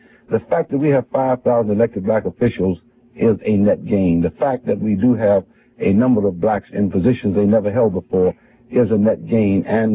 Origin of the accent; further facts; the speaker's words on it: Memphis, Tennessee, United States; born there; I came from nowhere to somewhere. I was born in Memphis in a completely segregated society. I went to an all-black grammar school, high school.